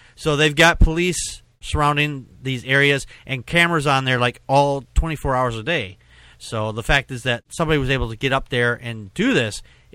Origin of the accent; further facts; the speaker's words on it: Wisconsin, United States; I said I was from Wisconsin.